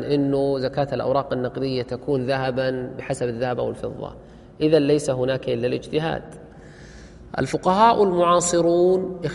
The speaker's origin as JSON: {"language": "Arabic", "country": "Saudi Arabia", "said": "عندنا في السعودية"}